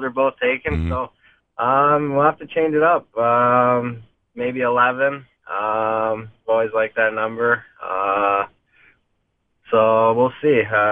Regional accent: St. Louis, Missouri, United States; I was fortunate enough when I was actually growing up in St. Louis, you know, right when I was diagnosed, being a Blues fan

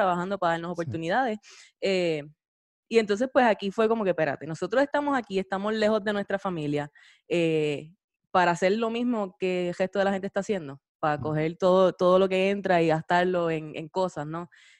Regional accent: Guayanilla, Puerto Rico; nosotros somos de Guayanilla, Puerto Rico, ¿no? Y venimos, salimos de la universidad, fuimos al colegio de Mayagüez.

